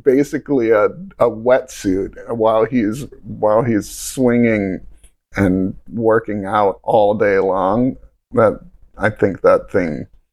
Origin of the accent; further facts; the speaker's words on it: Hawaii, United States; I grew up on Maui, and I have really no cultural connection to a kid growing up in Queens who has spider powers